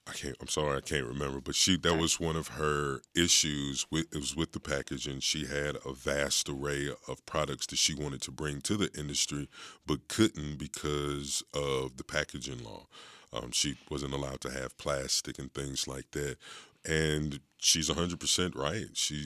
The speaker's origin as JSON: {"language": "English", "region": "Virginia", "country": "United States", "said": "So growing up, like, it's always, I'm from Virginia."}